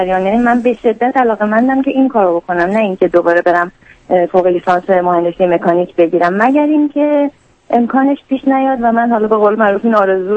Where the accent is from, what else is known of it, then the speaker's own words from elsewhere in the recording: Iran; moved away as an adult; now in United States; از ایران اومدم.